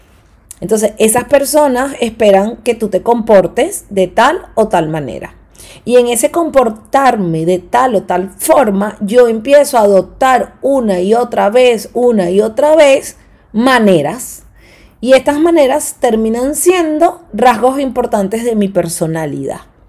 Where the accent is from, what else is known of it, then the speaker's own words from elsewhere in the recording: Venezuela; now in Peru; En el momento que yo salí de Venezuela, me mudo a Perú